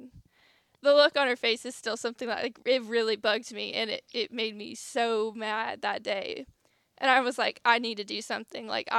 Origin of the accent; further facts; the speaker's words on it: Illinois, United States; Me, I grew up in Brown County, which is the Golden Triangle of Illinois.